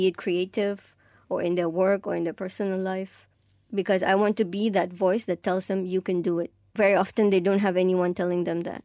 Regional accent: Mauritius; Mauritius definitely does not have as interesting wildlife as here.

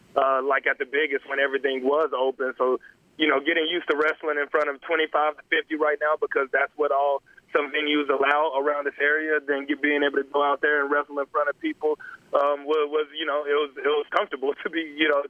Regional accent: Dallas, Texas, United States; also born or lived in The Colony, United States; I grew up in North Dallas for about half of my life, and then I moved to the colony when I was about 14 years old. So I've been in the DFW Metroplex my whole life.

